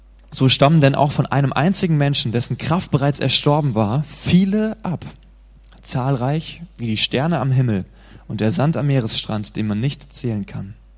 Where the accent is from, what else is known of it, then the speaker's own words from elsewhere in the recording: Hesse, Germany; now in Hamburg, Germany; Ich bin hier in Hamburg, ich bin Hesse, ich kenne mich nicht so aus mit dieser nordischen Sprache.